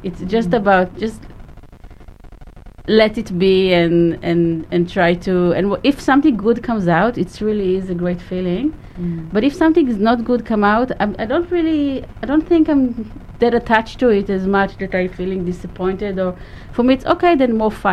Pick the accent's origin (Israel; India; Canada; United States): Israel; now in Australia; In Israel, I came from Israel, and in Israel, it's not very common to see wood lying around.